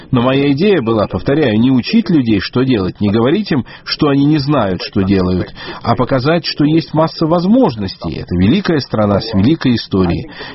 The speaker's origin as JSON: {"language": "Russian", "country": "Finland", "said": "Знаете, я из Финляндии"}